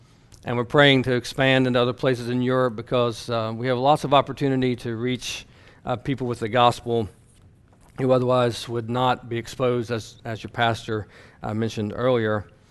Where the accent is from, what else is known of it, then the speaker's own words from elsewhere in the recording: Ohio, United States; we are from Southern Ohio. I say that because we are not, as Dr. Long would say, Yankees. We are hillbillies where I come from.